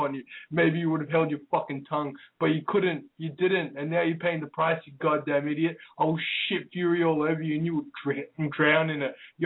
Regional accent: Australia; How you going? I'm from Australia.

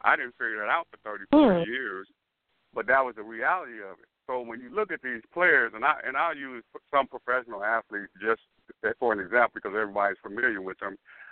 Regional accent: Chicago, Illinois, United States; For example, I come from Chicago. And when I grew up there, it was a lot of stuff going on, not like today, but it was still a lot of stress in that area.

